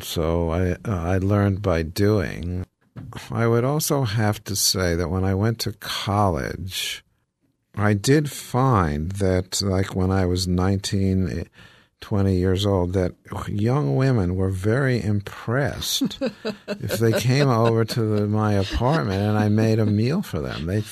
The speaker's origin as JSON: {"language": "English", "town": "Huntington", "region": "New York", "country": "United States", "tie": "born or raised there", "said": "I grew up in Huntington."}